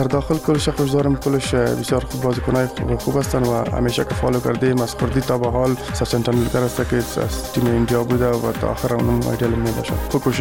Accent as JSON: {"language": "Persian", "country": "Afghanistan", "said": "بعد از افغانستان آمدیم. بعد افغانستان در ملک خود"}